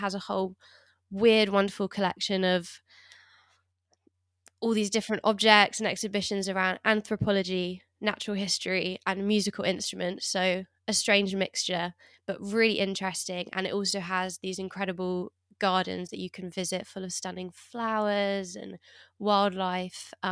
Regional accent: Lewisham, London, United Kingdom; I grew up in Lewisham in southeast London, so the opposite side to Bertie. And while Bertie had Richmond Park, I grew up close to Greenwich Park.

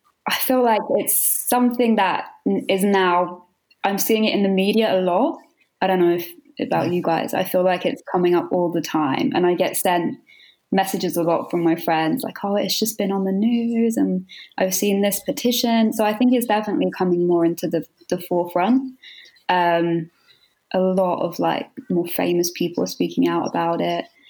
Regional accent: London, United Kingdom; I'm from London

